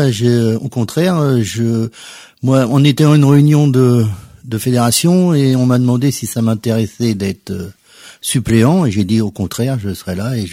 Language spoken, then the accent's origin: French; Maillé, France; 55 ans. Je suis de Maillé, ancien conseiller municipal de Maillé de 2014 à 2020.